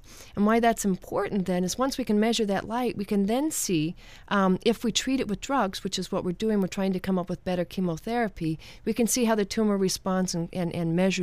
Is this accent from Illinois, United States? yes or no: no; Anaheim, California, United States; Yep, I grew up in Anaheim, California, just down the street from Disneyland.